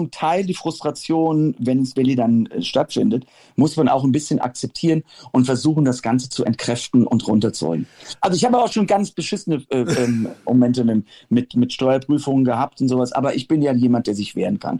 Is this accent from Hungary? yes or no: no; United States; now in Germany; ich komme nun aus Amerika und ich bin mal wieder sehr dankbar, dass ich in Deutschland leben darf.